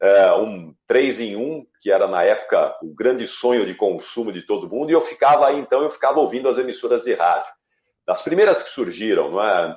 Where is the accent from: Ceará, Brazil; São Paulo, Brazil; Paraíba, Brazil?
São Paulo, Brazil; Osasco; em Osasco, a minha cidade, eu nasci em Osasco